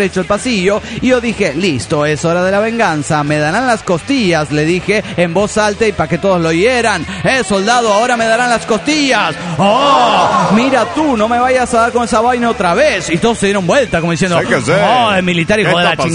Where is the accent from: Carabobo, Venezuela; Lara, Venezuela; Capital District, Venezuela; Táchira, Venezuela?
Capital District, Venezuela; Caracas; de Caracas, Venezuela.